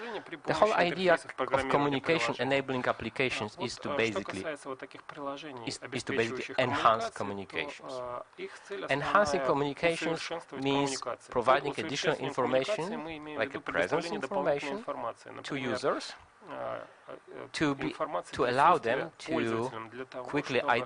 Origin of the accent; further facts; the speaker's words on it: Poland; once again. I'm from Poland.